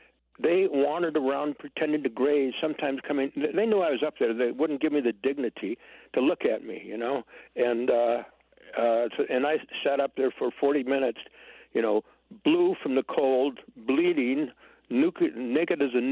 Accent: Michigan, United States; You know, I grew up in Michigan, and my boyhood wild places were swamps and river bottoms and woods.

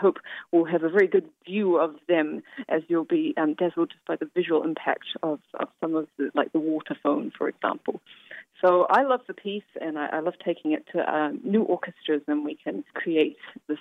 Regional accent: Wellington, New Zealand; it kind of makes me very homesick because it's about my hometown, Wellington. It's the windiest city in the world.

